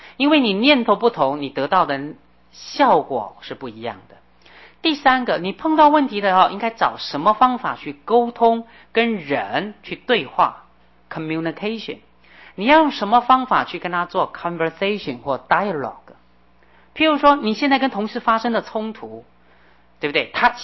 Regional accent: China; 可是我觉得我们中国人还有很多很多的优点

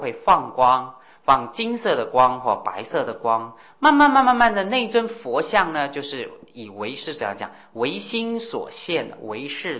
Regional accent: Taipei, Taiwan; 不是只有我们台北人才修，无量无边的世界

